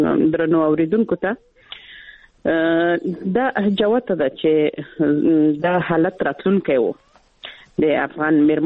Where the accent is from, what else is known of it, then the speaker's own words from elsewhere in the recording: Helmand, Afghanistan; یعنی زه خپله د هلمند ولایت څخه یم